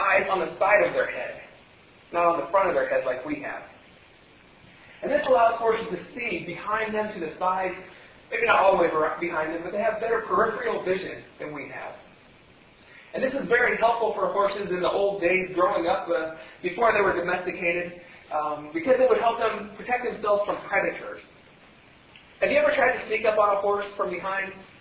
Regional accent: Ohio, United States; I grew up near Amish country in Ohio.

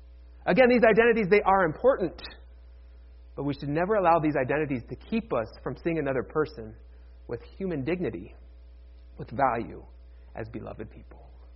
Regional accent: Ohio, United States; I am a Mennonite in part because I grew up in northeastern Ohio among other Anabaptist groups.

